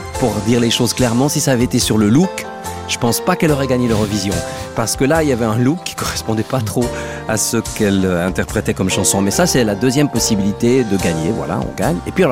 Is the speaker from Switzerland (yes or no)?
yes; Switzerland; Mais oui, comment gagner quand on est Suisse?